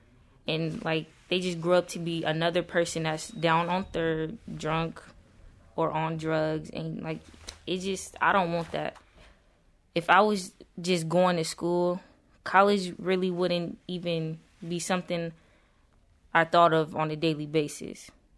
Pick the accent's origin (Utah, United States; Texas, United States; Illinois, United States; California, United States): California, United States; San Francisco; I grew up here in Bayview Hunters Point.